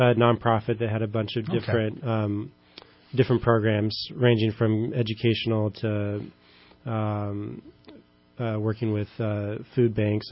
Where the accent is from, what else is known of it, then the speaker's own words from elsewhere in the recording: West Coast, United States; also born or lived in Minnesota; Lived there for 9 years. I am originally from the West Coast, but I've been there in Minnesota for 9 years.